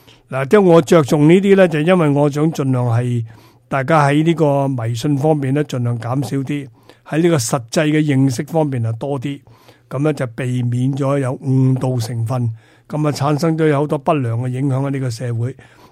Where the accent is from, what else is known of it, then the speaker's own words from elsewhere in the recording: China; 我哋中国人咧讲戏先啊！